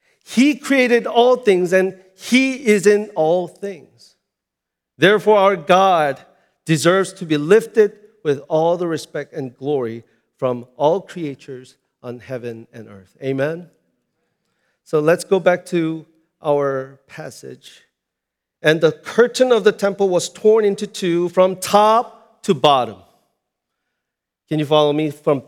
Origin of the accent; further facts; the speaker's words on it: South Korea; English is a second language; moved away as an adult; now in United States; I am Korean, front and back. And I grew up in Korea. And I came here to the United States for the first time when I was 20 years old for better education.